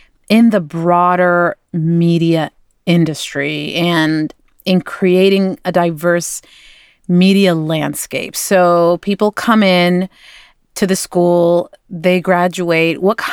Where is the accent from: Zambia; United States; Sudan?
Sudan; I'm from Sudan and I talk to African communities as well